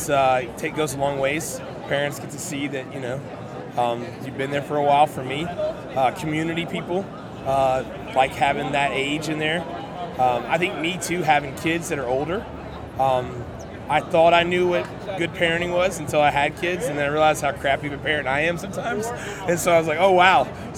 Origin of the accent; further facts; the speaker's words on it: Memphis, Tennessee, United States; I'm from Memphis, Tennessee. I'm in my 40s.